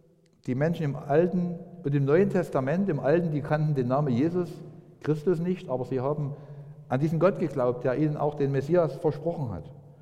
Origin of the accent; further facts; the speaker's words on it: Raschau, Saxony, Germany; born there; Ich war vorgestern mit meiner Tochter in meinem Geburtsort Raschau.